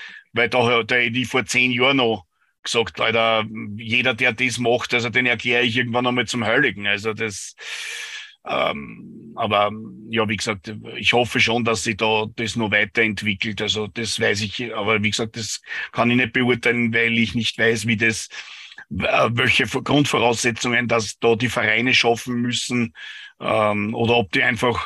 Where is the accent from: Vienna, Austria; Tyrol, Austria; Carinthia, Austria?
Vienna, Austria; Aber wie gesagt, da bei uns in Wien